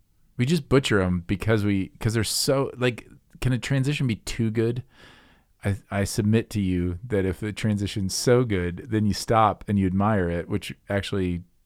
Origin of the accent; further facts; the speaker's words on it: Midwest, United States; Oh, see, that's me being a Midwesterner, like a grumbly Midwesterner about the fall.